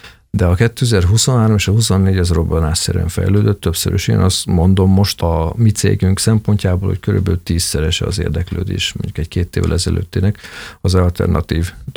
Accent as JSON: {"language": "Hungarian", "country": "Hungary", "said": "Mint magyarok mindig egy picit le vagyunk késve Európai Uniótól"}